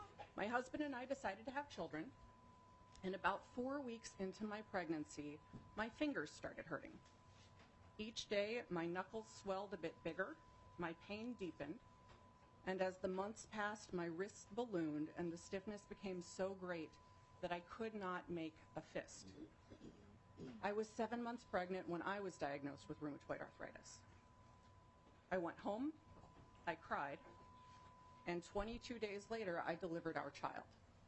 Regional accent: Minnesota, United States; as a Minnesotan with a chronic illness

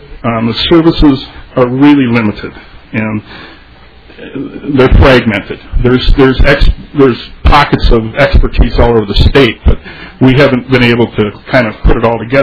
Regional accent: St. Paul, Minnesota, United States; I'm from St. Paul.

